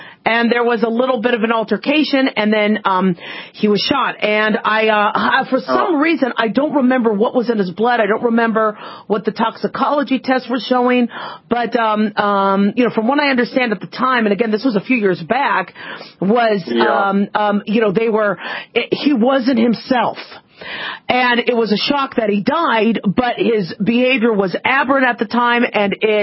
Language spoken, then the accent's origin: English; Arizona, United States; I remember growing up in Arizona